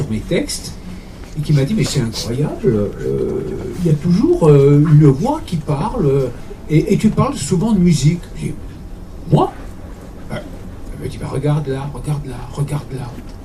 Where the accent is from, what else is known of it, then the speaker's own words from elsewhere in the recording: Sartène, Corsica, France; mes grands-parents maternels m'ont récupéré et j'ai été élevé à Sartène. Voilà, donc moi j'ai baigné dans l'ambiance corse très très tôt. J'ai appris le corse d'emblée, d'après ce qu'on me dit.